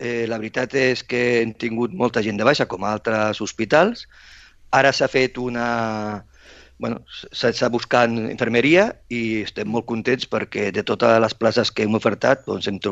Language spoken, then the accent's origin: Catalan; Sabadell, Catalonia, Spain; Jo soc de Sabadell i passejo molt per la ciutat